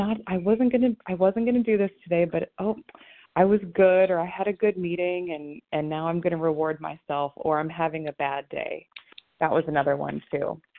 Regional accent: Akron, Ohio, United States; I'm from Akron.

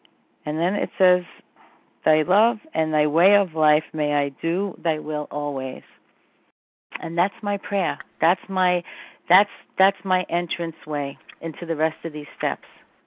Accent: Brooklyn, New York, United States; I'm not turning my life over to anybody. I'm from Brooklyn.

